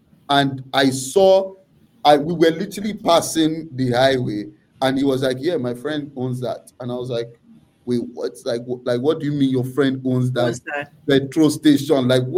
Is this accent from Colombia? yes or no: no; Nigeria; So the context I would give you, it really is growing up in Nigeria.